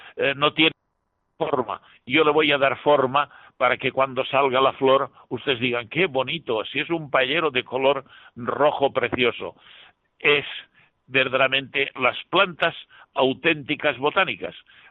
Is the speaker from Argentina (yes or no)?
no; Villarreal, Valencian Community, Spain; en mi pueblo de Villarreal